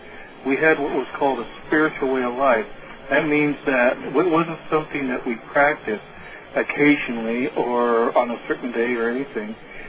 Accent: United States; born or raised there

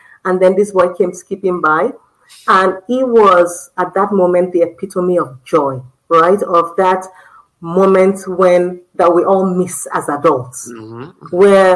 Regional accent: Lagos, Nigeria; So I love this photo one because, you know, it's from Nigeria. I grew up in Lagos, and these are women that you just call your aunties, you know.

